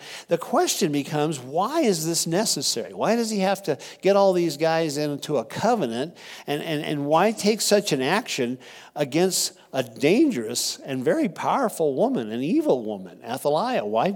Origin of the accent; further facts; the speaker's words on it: Texas, United States; If I said those wrong, I apologize. I'm from Texas.